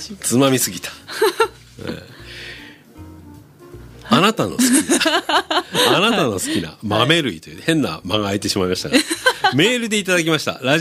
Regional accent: Yokosuka, Kanagawa, Japan; born there; 私あの横須賀の生まれじゃないですか、

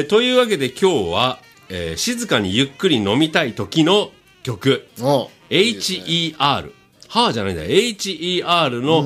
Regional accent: Yokosuka, Kanagawa, Japan; 地元横須賀

